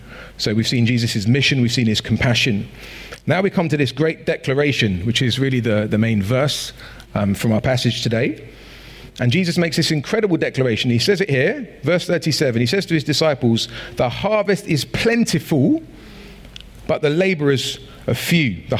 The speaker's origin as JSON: {"language": "English", "town": "Norbury", "region": "London", "country": "United Kingdom", "tie": "born or raised there", "said": "I grew up in Norbury and there was this allotment behind where I lived on Green Lane for a few years"}